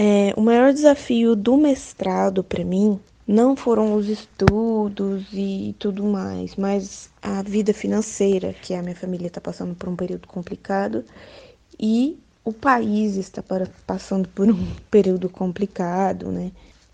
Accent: São Paulo, Brazil; eu fui para a Universidade Federal de Lavras, né, que é em Minas, eu sou do interior de São Paulo.

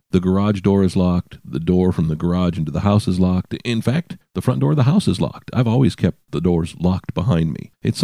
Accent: Chicago, Illinois, United States; born there; Maybe it's because I was born in Chicago.

